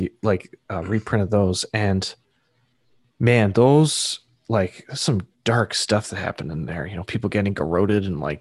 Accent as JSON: {"language": "English", "region": "Massachusetts", "country": "United States", "tie": "born or raised there", "said": "So I grew up in Massachusetts, and my parents pulled me out because I was not doing well in school in second grade."}